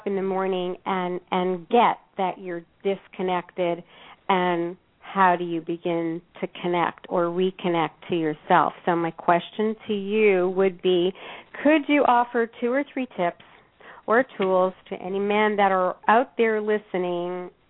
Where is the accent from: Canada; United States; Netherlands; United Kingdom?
Canada; moved away as an adult; being Canadian, moving here, my daughter, coming into the industry